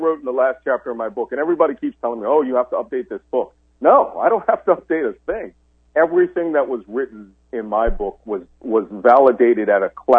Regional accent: Philadelphia, Pennsylvania, United States; and I'm from Philadelphia, and I believe deeply, deeply in the values of the founding fathers.

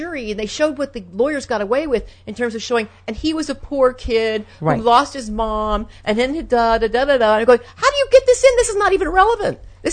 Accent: Berkeley, California, United States; born there; I grew up all over the country. I was born in Berkeley.

